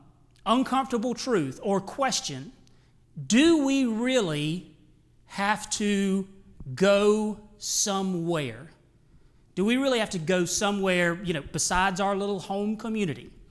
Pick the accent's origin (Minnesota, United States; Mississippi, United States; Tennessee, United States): Mississippi, United States; Now, I'm from South Mississippi, so for the first 2 decades of my life, I knew William Carey as nothing more than a little Baptist college